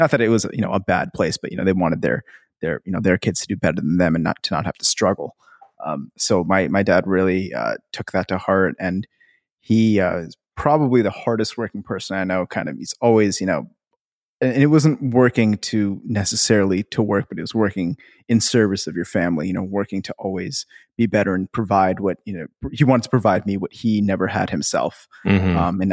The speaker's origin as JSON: {"language": "English", "country": "India", "tie": "born there", "said": "I was born in India in the 80s, and my folks or my mom and dad are both Indian. So we're like, we joke that we're like millionth generation Indian."}